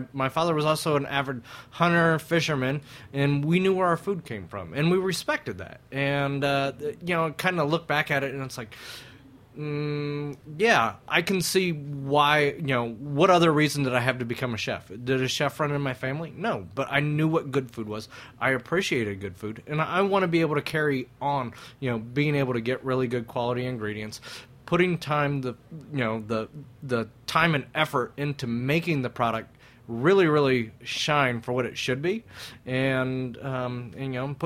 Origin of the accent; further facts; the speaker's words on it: Danville, Pennsylvania, United States; 60 miles north of Harrisburg. Poof. Smallest county in the state of Pennsylvania.